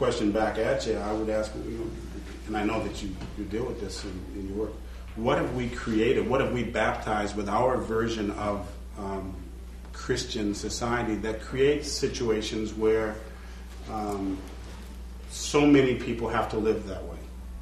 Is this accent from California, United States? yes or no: no; Michigan, United States; because of workfare in my home state